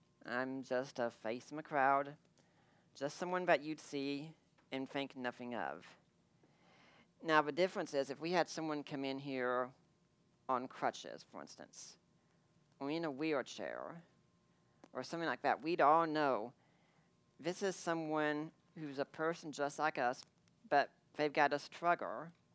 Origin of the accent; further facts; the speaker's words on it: Corryton, Tennessee, United States; born there; I was born in 1980 in Corryton, Tennessee, just outside of Knoxville.